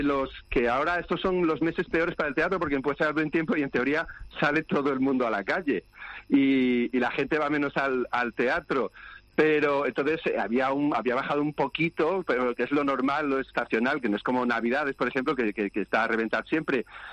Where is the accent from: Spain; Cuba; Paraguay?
Spain; Madrid, Community of Madrid; Yo soy de aquí, yo soy de Carabanchel.